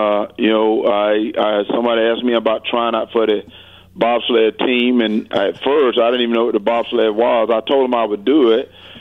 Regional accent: Georgia, United States; You know, I'm a country boy. You know, I'm from South Georgia. You know, I'm a country boy.

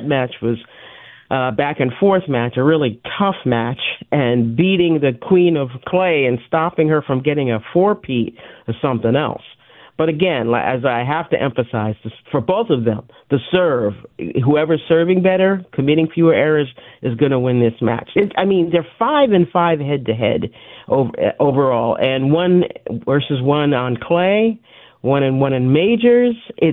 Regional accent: New York, United States; I grew up on Long Island.

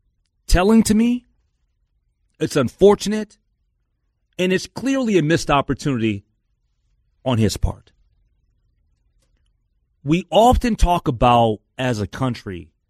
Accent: Minnesota, United States; And as a Minnesotan, don't you feel disrespected?

